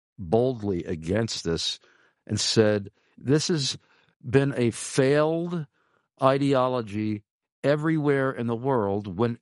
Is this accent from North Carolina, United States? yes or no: no; Long Island, New York, United States; I am a native New Yorker, although I never lived in the five boroughs of New York City. I was from Long Island.